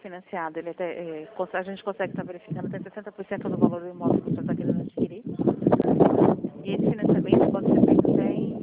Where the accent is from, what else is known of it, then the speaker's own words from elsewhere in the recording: Dourados, Mato Grosso do Sul, Brazil; eu sou daqui de Dourados.